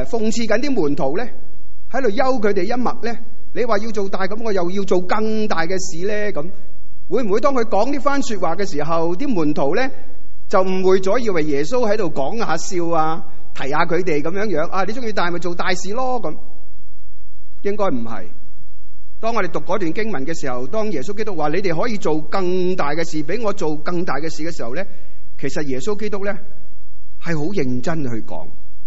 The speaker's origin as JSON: {"language": "Chinese", "country": "Hong Kong", "said": "不要让福音只是停留在我们香港人、华人的中间。"}